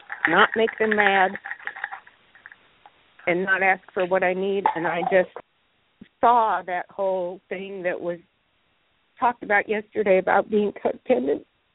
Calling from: Greensboro, North Carolina, United States; in Greensboro.

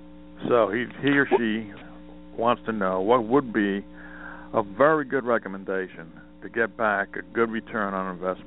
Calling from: Montana, United States

